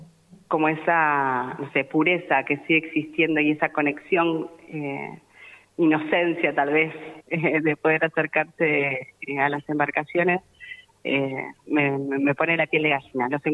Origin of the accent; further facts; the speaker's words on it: Buenos Aires, Argentina; now in San Antonio Oeste, Argentina; Yo soy de Buenos Aires, estudié en la UBA, hice la licenciatura allá